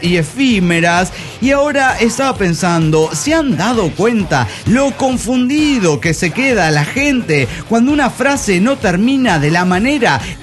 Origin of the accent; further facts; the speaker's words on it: Tultitlán, State of Mexico, Mexico; monitorista de Tutitlán, México.